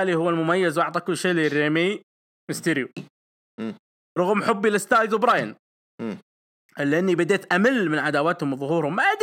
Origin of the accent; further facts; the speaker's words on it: Al-Qassim, Saudi Arabia; عندنا في القصيم